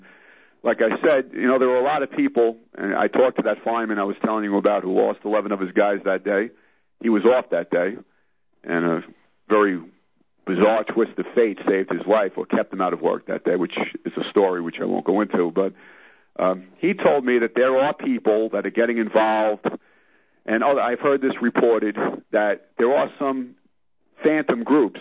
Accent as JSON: {"language": "English", "town": "New York City", "region": "New York", "country": "United States", "said": "that I'm from the Bronx, New York"}